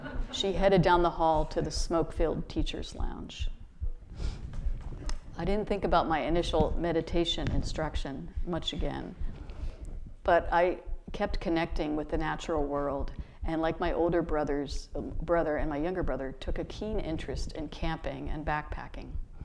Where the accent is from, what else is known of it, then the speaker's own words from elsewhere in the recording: Pittsburgh, Pennsylvania, United States; Growing up in Pittsburgh in the 70s and 80s, I knew not only the wonders of the natural world, but also the abuse it was suffering at the hands of the same industry that employed my father.